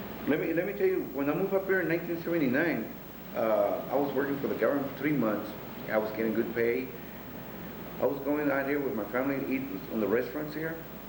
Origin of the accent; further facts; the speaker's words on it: Brownsville, Texas, United States; I was born in Brownsville, Texas in September 11, 1954. I'm 43 years old. I was living in Brownsville all my years until 70 years old.